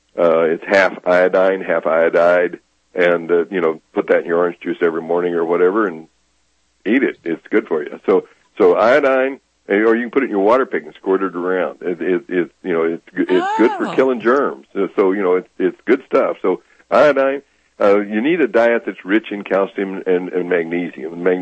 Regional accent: Kansas, United States; I was raised in Kansas.

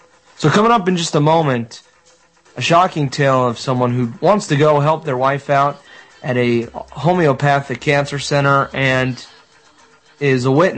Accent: Florida, United States; we'll talk about Sheriff Bradshaw in my home state of Florida

